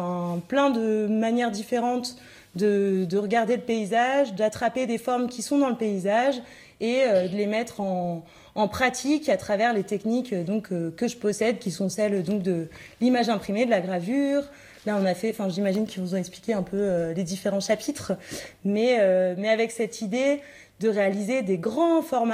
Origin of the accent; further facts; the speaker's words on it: Saint-Pierre-de-Chartreuse, Auvergne-Rhône-Alpes, France; j'ai grandi à Saint-Pierre-de-Chartreuse, j'étais à l'école à Saint-Hugues. Et voilà, après, je suis partie pour faire des études ailleurs et je reviens quand même régulièrement.